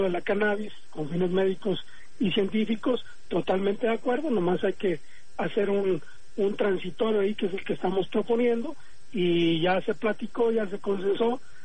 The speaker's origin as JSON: {"language": "Spanish", "country": "Mexico", "said": "como médico, como padre de familia y como mexicano, nunca la he atorado yo"}